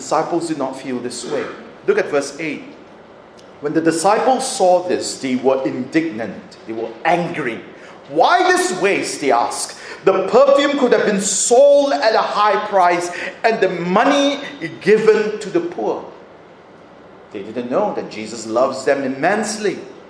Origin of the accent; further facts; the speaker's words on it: Sydney, New South Wales, Australia; When we were growing up in Sydney, my parents, my brother and myself attended a huge church while we were growing up in Sydney.